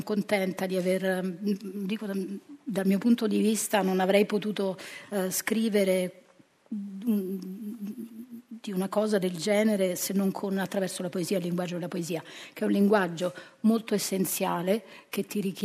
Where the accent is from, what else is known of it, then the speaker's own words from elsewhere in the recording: Latina, Lazio, Italy; born there; Sono nata a Latina.